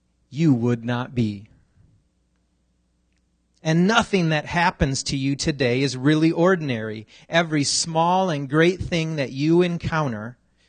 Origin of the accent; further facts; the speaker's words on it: Los Angeles, California, United States; I was born and raised in South LA. Our family lived in a garage that had been converted into a home